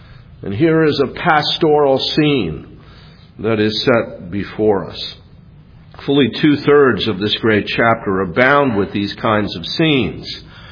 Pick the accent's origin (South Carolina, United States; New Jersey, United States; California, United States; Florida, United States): New Jersey, United States; Back in March of 2006, back in New Jersey, my home state, I went on a 4-mile walk with a friend.